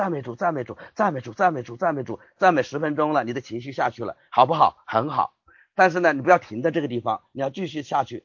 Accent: China; 那我们中国人很多的中国文化时代文化啊，这些都深深的对我们有很大的影响。

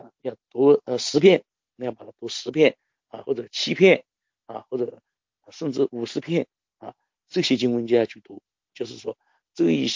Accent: China

